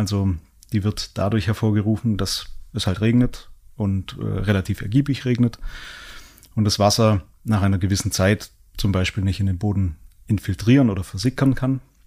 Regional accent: Reutlingen, Baden-Württemberg, Germany; also born or lived in Arad, Romania; Habe dann dort die Schullaufbahn gemacht, also in Südwestdeutschland, in Reutlingen.

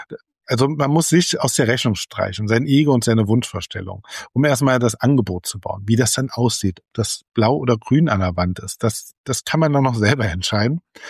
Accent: Magdeburg, Saxony-Anhalt, Germany; Ja, wir sind ein stolzes Völkchen hier in Magdeburg

